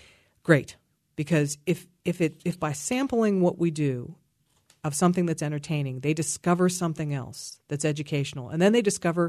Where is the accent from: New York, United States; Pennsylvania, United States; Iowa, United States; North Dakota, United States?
Pennsylvania, United States; Pittsburgh; as a Pittsburgh native, you know, I grew up in Highland Park, and both of my parents were teachers